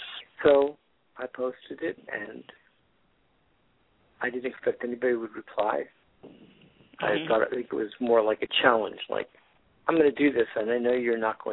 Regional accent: Florida, United States; now in California, United States; been living in California for the last 40 years. I'm originally from Florida.

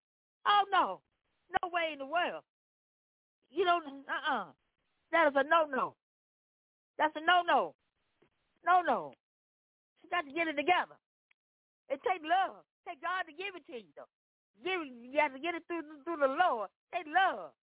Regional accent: Memphis, Tennessee, United States; I'm from Memphis, Tennessee.

